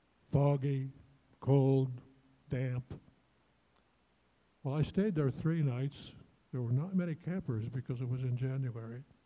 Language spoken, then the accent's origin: English; Pella, Iowa, United States; also born or lived in California; We moved to Pella in 2006 from California. I had worked there for 20 years, and we were looking for a place to retire and decided Pella was good. We enjoyed the community. We had both grown up here.